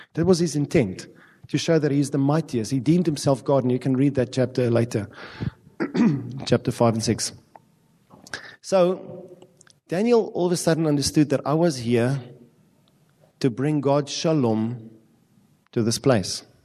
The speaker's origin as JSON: {"language": "English", "country": "South Africa", "said": "I'm South African."}